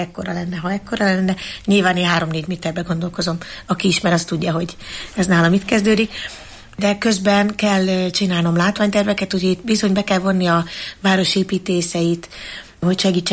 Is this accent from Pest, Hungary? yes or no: no; Eger, Heves, Hungary; egri nőként itt nőttem fel